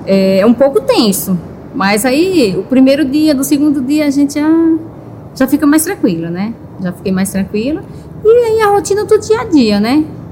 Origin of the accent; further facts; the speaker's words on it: Araripina, Pernambuco, Brazil; born there; eu nasci em Pernambuco, em Araripina.